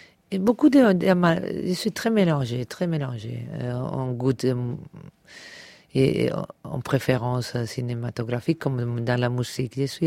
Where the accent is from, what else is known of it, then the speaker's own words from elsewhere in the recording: Palma, Balearic Islands, Spain; born there; French is a second language; Parce que je suis né à Palma de Mallorca.